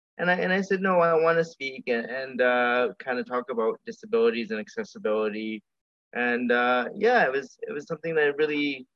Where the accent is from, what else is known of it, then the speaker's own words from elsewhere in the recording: Toronto, Ontario, Canada; born there; I was born premature. I was born in Toronto